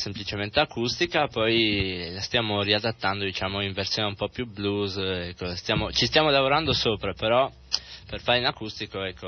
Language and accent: Italian; Muggia, Friuli-Venezia Giulia, Italy; Siamo di Muggia.